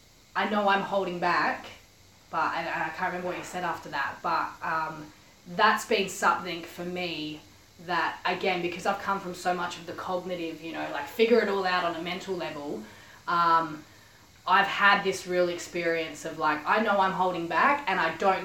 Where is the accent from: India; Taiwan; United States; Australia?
Australia; Adelaide, South Australia; now in Gold Coast, Australia; I've just moved up to the Gold Coast recently. So a lot of my friends from my hometown, Adelaide, I guess, following the journey via social media.